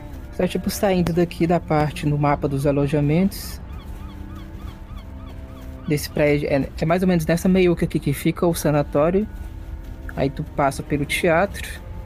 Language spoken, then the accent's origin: Portuguese; Minnesota, United States; Portuguese is a second language; Como eu disse, eu também sou da América, eu sou de Minnesota